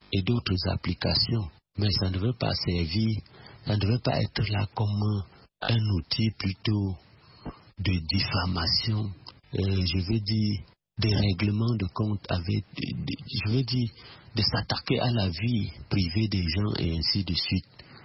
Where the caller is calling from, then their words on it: Bafoussam, West, Cameroon; partout depuis Bafoussam.